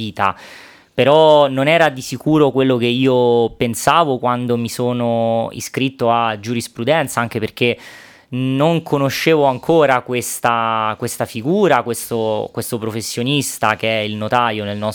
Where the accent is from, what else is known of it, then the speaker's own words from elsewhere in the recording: Rome, Lazio, Italy; io sono originario di Roma, ho 30 anni, quindi classe 1991, e ho vissuto, diciamo, la gran parte della mia vita in questa città fino a praticamente 6 mesi fa, ecco. Mi sono trasferito quest'anno avendo appunto preso la sede notarile in Agordino